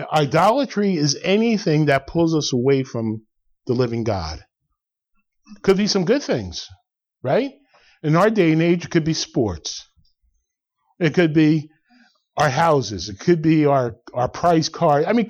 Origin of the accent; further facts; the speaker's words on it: New Jersey, United States; I grew up in Bergen County, and Bergen County had the blue laws, remember?